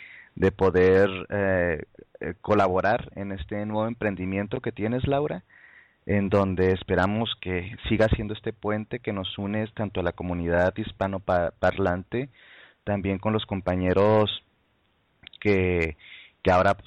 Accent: Chihuahua, Mexico; De algunas localidades cercanas a mi ciudad de origen, Chihuahua, México

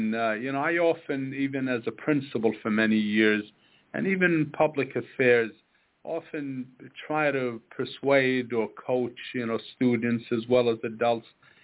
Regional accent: Yonkers, New York, United States; And, I grew up in an atmosphere where, we were poor. We grew up in Southwest Yonkers.

